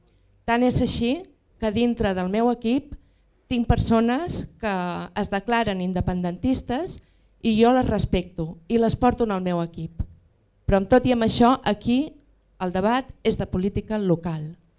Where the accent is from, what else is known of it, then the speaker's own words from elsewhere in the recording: Catalonia, Spain; Soc catalana